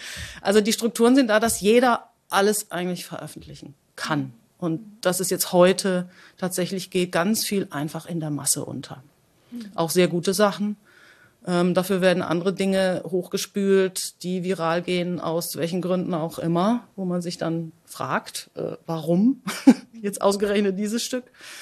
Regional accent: Freiburg, Baden-Württemberg, Germany; Ich komme aus Freiburg. Das war da weit weg vom Osten eigentlich.

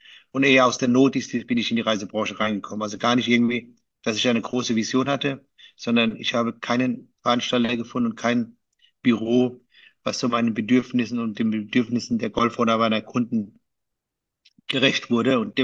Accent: Baden-Württemberg, Germany; Ich bin groß geworden und aufgewachsen im Heidelberger Raum.

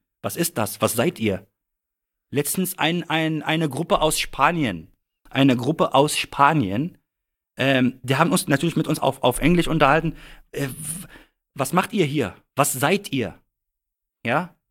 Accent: Lebanon; German is a second language; Ja, weil bei uns zum Beispiel, ich komme aus dem Libanon. Bei uns im Libanon, Feuerwehr ist, Feuerwehr hat keine Bedeutung.

